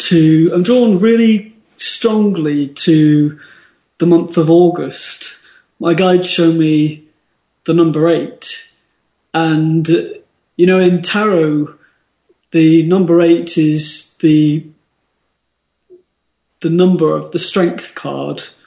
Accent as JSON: {"language": "English", "region": "Tennessee", "country": "United States", "said": "My home state. Who's calling from Tennessee?"}